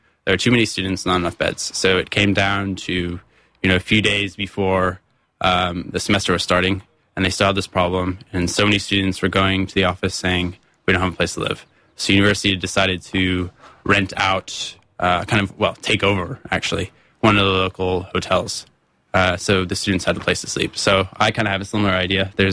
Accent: Ohio, United States; Well, there's one. I'm from Ohio, and one of our senators, he's now retired, but his name's John Glenn.

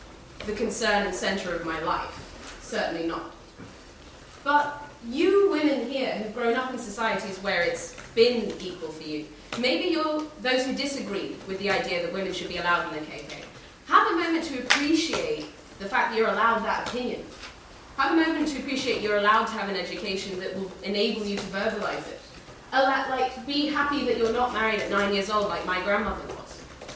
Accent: Bahrain; I'm from Bahrain, and that's a country in the Middle East, for those who don't do geography.

